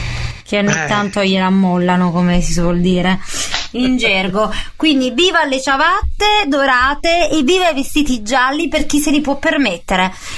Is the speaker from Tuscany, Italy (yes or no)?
no; Naples, Campania, Italy; e lo dico da napoletana